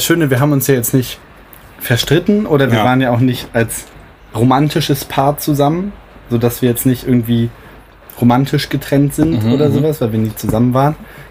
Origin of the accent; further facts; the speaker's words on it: Bochum, North Rhine-Westphalia, Germany; born there; also ich wurde in Bochum geboren.